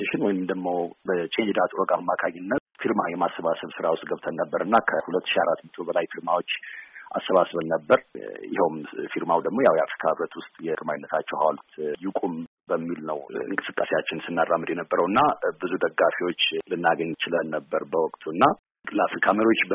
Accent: United States; እኔ አሜሪካን ሀገር ነው ተወልጄ ያደግኩት። እዛ ተወልጄ ባድግም በቤተሰቦቼ ምክንያት የኢትዮጵያን ታሪክና ባህል እንዳከብር ለማወቅም ችያለሁኝ

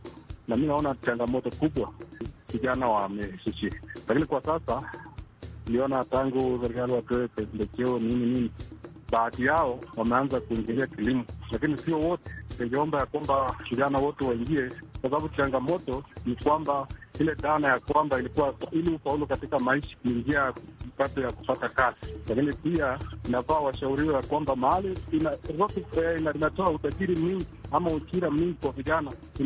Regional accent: Eldoret, Uasin Gishu County, Kenya; natoka mji wa Eldoret.

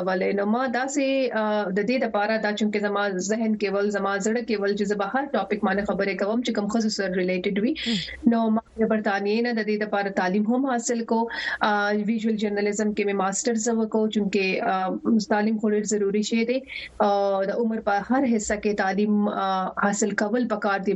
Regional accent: Pakistan; now in United Kingdom

